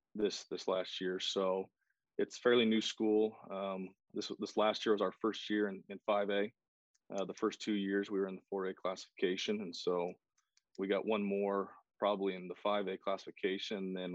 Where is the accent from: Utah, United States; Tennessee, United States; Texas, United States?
Utah, United States; Laketown; So I'm from the Bear Lake area by, in Lake Town is the town I grew up in. A lot of people don't know where that's at, but it's up by Bear Lake.